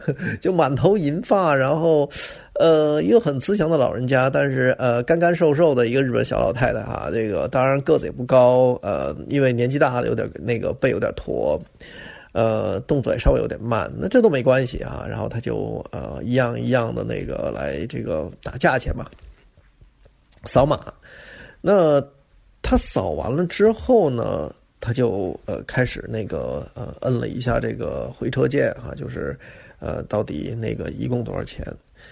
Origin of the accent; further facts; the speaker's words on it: Beijing, China; now in Japan; 在北京喝那个酸牛奶的味道是一模一样的。哇，简直是一下子把我带回到了这个我再也回不去的小时候和我的故乡了哈